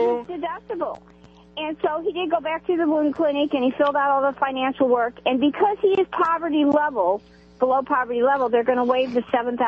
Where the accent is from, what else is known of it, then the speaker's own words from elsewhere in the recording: Salem, Missouri, United States; I'm from Salem, Missouri.